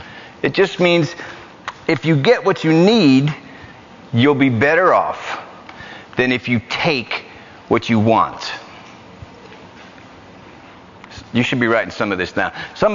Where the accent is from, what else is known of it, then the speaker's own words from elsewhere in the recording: New York, United States; I'm from the South, as you can no doubt tell by my accent. Right. Deep, deep South, like Bronx, Brooklyn, New York, kind of real South.